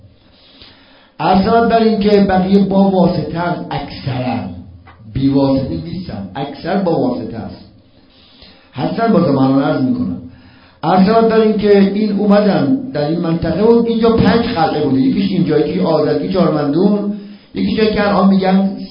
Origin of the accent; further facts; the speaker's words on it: Qom, Iran; به قم بیش از محل خودم آشنام، بیش از شهر خودم آشنام، البته اونجا آشنام، ولی خب اینجا رو بیشتر بچه‌ای بودم اومدم اونجا بزرگ شدم